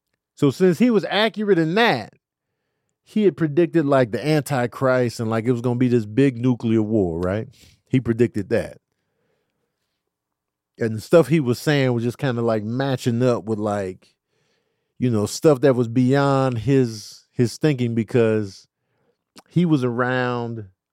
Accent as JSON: {"language": "English", "town": "Chicago", "region": "Illinois", "country": "United States", "said": "And I'm from Chicago for real. Like, you know, ain't no outskirts. Ain't no, I live outside of Chicago. I lived in Chicago proper. South Side."}